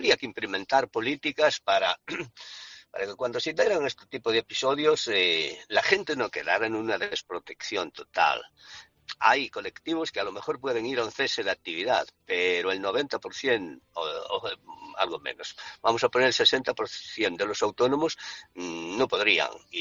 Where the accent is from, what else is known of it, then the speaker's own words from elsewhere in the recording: Bueu, Galicia, Spain; pues en un pueblo pequeño como el mío, que yo soy patrón mayor de Bueu